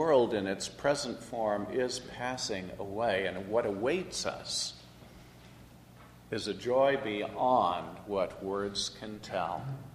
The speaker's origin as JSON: {"language": "English", "region": "Illinois", "country": "United States", "said": "as a dad, as a husband, as an American, as an Illinoisan"}